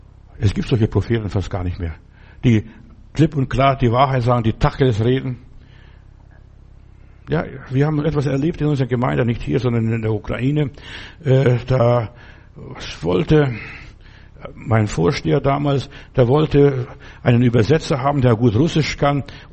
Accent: Paderborn, North Rhine-Westphalia, Germany; wo kommt ihr her? Aus Paderborn.

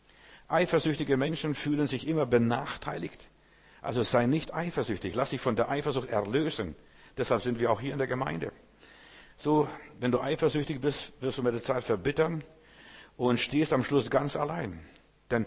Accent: Russia; German is a second language; now in Germany; Wir haben in unserem Lesebuch drüben in Russland, wo ich herkomme, ein schönes Bild gehabt

